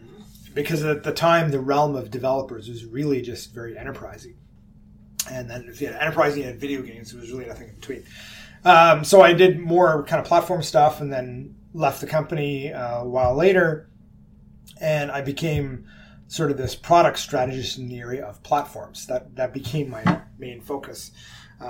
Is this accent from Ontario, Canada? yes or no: yes; Kingston, Ontario, Canada; Went back to my hometown of Kingston, went to Queen's University, did my MBA there